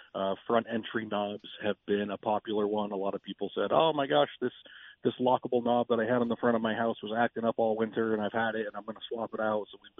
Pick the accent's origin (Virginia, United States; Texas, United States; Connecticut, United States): Virginia, United States; Fairfax; Actually, I grew up with him in Fairfax.